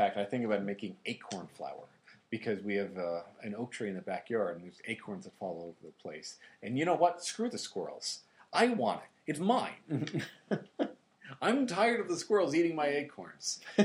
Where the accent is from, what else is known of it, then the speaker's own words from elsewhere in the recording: Ireland; despite the fact that I'm Irish and, you know, Irish have the potato stuff